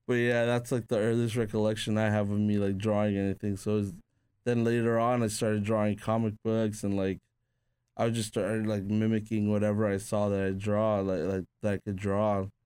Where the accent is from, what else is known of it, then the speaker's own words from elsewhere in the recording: Huntington Park, California, United States; also born or lived in Peru; When I grew up in Huntington Park for a little bit when I came from Peru.